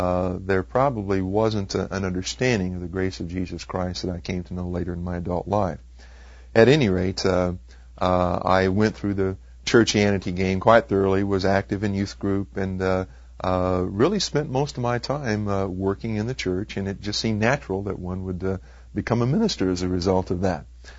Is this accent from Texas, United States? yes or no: yes; Texas, United States; While I was growing up in Texas, I did go through the churchianity bit very thoroughly